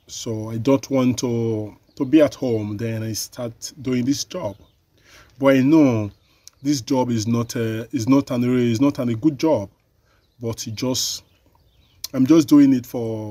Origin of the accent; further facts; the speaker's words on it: Nigeria; now in Italy; I'm from Nigeria.